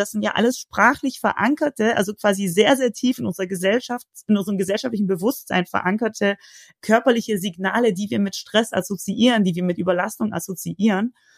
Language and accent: German; Baden-Württemberg, Germany; Ich bin Schwäbin ursprünglich.